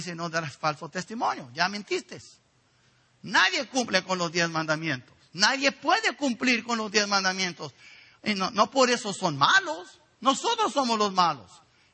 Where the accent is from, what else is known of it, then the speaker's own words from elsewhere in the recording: Mexico; Yo soy mexicano, yo soy americano, yo sé de dónde soy, pero no soy judío.